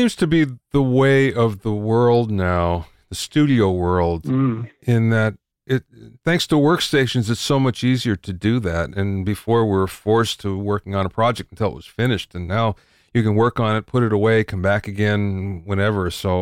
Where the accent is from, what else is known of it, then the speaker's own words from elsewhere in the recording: Pennsylvania, United States; now in California, United States; I came from Pennsylvania, where we have harsh winters, and when I first came to California